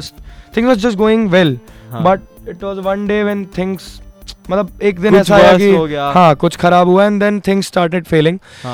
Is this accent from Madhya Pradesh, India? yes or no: yes; Madhya Pradesh, India; मैं बहुत छोटे शहर से हूँ, मतलब मध्य प्रदेश का एक बहुत छोटा सा शहर है वो।